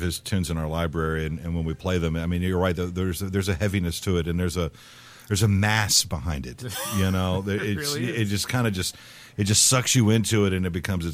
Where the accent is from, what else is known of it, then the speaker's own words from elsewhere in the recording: Texas, United States; I'm originally from South Texas, so I was flying out to Austin.